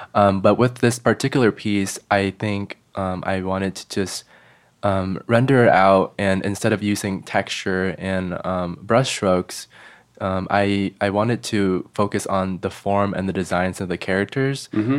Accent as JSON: {"language": "English", "country": "Vietnam", "said": "So I think it's definitely a mix of where I came from Vietnam"}